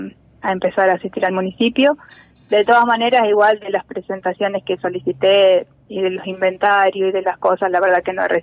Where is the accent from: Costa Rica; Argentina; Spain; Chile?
Argentina; Ingeniero Huergo, Río Negro; somos nacidas y criadas en Huergo, tenemos algo en común